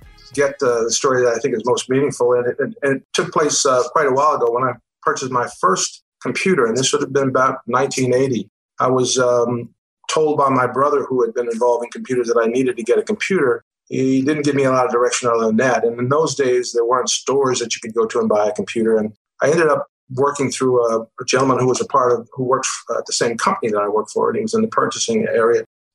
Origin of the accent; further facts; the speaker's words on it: Baltimore, Maryland, United States; Well, I'm originally from Baltimore.